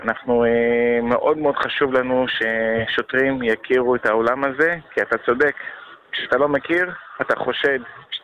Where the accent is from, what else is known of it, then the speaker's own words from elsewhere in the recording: Jerusalem, Jerusalem District, Israel; אני ירושלמי, גדלתי בשכונת הבוכרים בירושלים